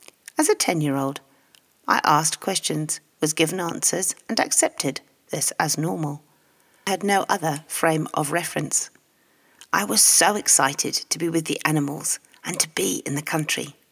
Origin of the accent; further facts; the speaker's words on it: Yorkshire and the Humber, United Kingdom; I was born in Yorkshire, England